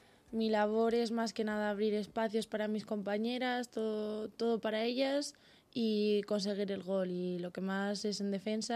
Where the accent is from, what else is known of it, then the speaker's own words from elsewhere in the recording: San Sebastián de los Reyes, Community of Madrid, Spain; yo jugué toda la vida en los colegios de San Sebastián de los Reyes, ahí en mi pueblo